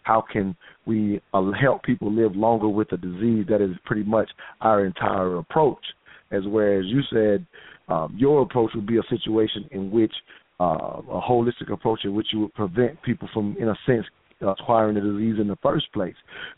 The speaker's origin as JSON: {"language": "English", "region": "the South", "country": "United States", "tie": "born or raised there", "said": "especially me growing up in the South, whose family has not been touched by, as you said, hypertension, diabetes."}